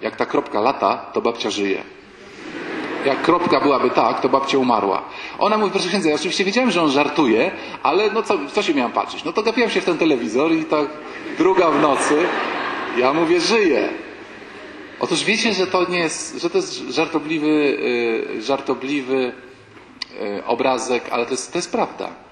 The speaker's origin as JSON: {"language": "Polish", "town": "Warsaw", "region": "Masovian Voivodeship", "country": "Poland", "said": "ojcze święty, my jesteśmy z Warszawy"}